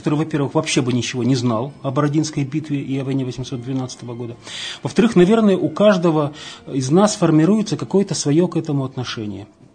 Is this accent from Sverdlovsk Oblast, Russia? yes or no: yes; Yekaterinburg, Sverdlovsk Oblast, Russia; монета, чеканенная, кстати, в Екатеринбурге, это мой родной город